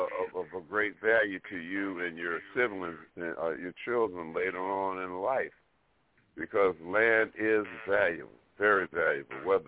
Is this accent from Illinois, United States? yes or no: no; Alabama, United States; So this type of stuff, and I'm from Alabama, this type of stuff, it's got to cease